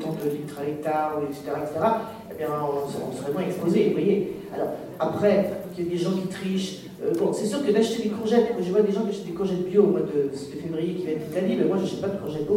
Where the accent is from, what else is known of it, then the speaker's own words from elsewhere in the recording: Nouvelle-Aquitaine, France; quand j'étais gamine dans les Deux-Sèvres, mes parents qui étaient des militants de l'Action catholique